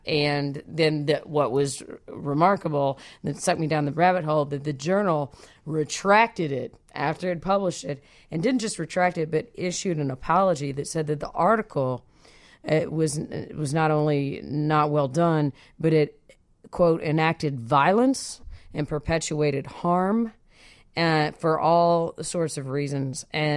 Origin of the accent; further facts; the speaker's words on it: Memphis, Tennessee, United States; in my hometown of Memphis at Rhodes College